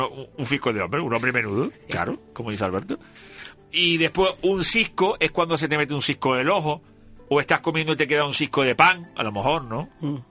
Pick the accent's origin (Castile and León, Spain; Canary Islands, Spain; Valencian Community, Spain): Canary Islands, Spain; La Matanza de Acentejo; si bien es cierto lo que dices de la Matanza y la Victoria, yo soy de la Matanza